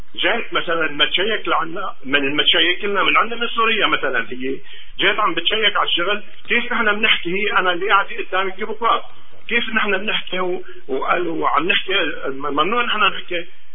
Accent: Egypt; moved away as an adult; انا مصري غير سنة وشهرين هون بالبلد

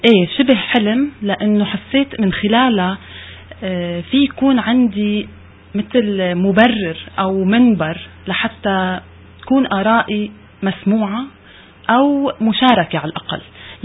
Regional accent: Suwayda, As-Suwayda Governorate, Syria; بالمجتمع الطائفة الدرزية بالسويدة، حصرا مدينتي اللي هي أنا منها.

